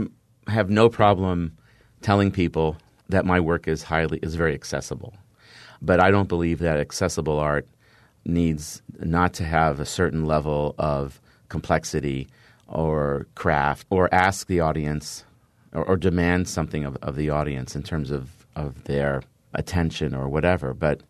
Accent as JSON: {"language": "English", "town": "Washington", "country": "United States", "tie": "born or raised there", "also_born_or_lived": "France / Brazil", "said": "I was born in Washington and then shipped off to France for 6 years and then back to Washington and back to France and then back to Washington and then to Brazil."}